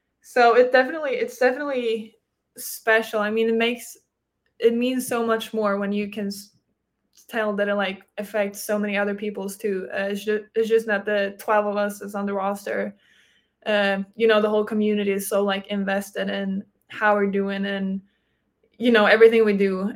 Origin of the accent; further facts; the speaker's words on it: Sweden; English is a second language; I usually say that I play basketball and I'm from Sweden.